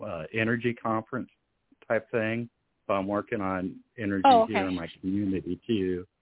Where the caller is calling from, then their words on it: Iowa, United States; I'm calling from Iowa.